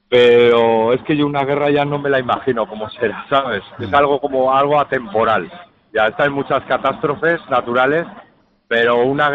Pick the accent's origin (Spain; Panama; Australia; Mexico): Spain; La Rioja; por ejemplo yo soy riojano y desde La Rioja también ha llegado su granito de arena